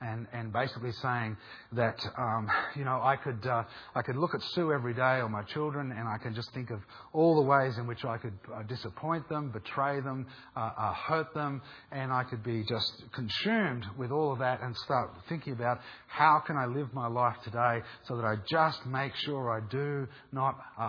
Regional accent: Australia; I'm an Australian, so forgive me.

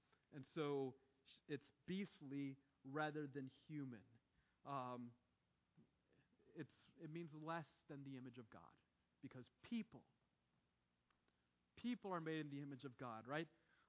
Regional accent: Ohio, United States; including the city that's closest to my hometown, Cincinnati, Ohio.

